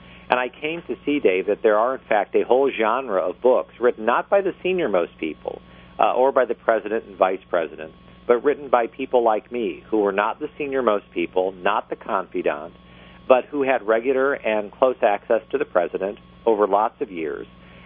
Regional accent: Fort Wayne, Indiana, United States; a newspaper that I was writing for in my hometown of Fort Wayne, Indiana.

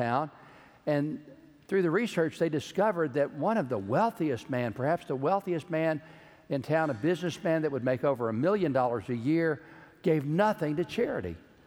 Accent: Georgetown, Texas, United States; I grew up in Georgetown, Texas. I didn't come from a family of givers.

